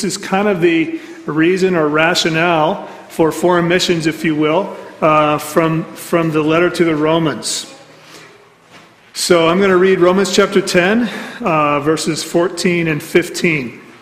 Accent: Japan; also born or lived in Philadelphia; I grew up in Japan as a child of missionaries. I was a missionary kid myself. I spent the middle 20 years or so of my life in Philadelphia.

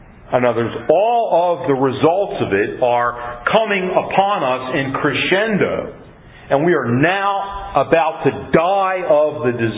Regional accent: United States; I'm an American, I'm interested in America

